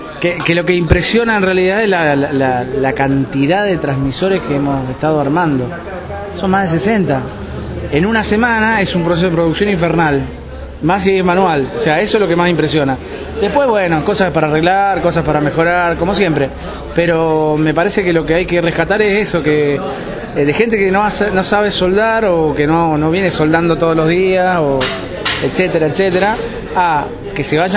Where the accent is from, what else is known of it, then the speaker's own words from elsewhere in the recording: Rosario, Santa Fe, Argentina; De Rosario, de la CTA de Rosario.